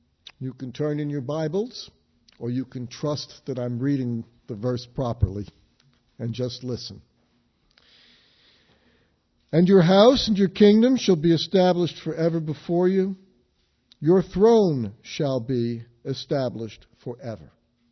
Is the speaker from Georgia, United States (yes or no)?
no; New York, United States; The neighborhood I grew up in New York was, three equal parts, basically, Jewish, Irish, and Italian.